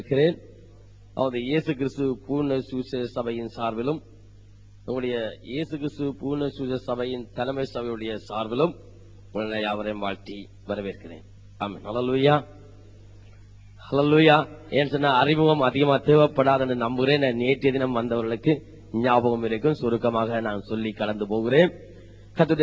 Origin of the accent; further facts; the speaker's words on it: Thikkam, Northern Province, Sri Lanka; born there; யாழ் மாவட்ட பகுதியிலும் நெல்லியடி பகுதியிலே என்னுடைய பிறந்த ஊர் திக்கம் என்ற கிராமத்திலும்